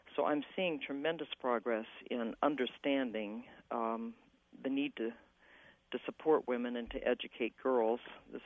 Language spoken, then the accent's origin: English; Denison, Iowa, United States; Well, I'm very proud of my Iowa roots. I was born and raised in Denison, and we still own a farm in Iowa, my husband and I, and visit often.